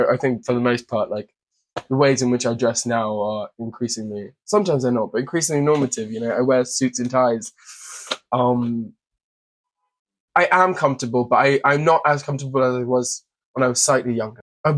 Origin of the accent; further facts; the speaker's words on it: Lagos, Nigeria; I mean, Lagos is an incredible place. I grew up in Lagos, I would say. My family lived in Lagos.